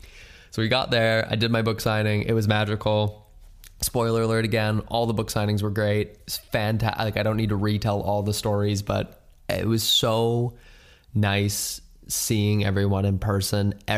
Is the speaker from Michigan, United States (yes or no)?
no; Minnesota, United States; the Minnesota stop because it's my home state. I got to see, my whole family was going to be there.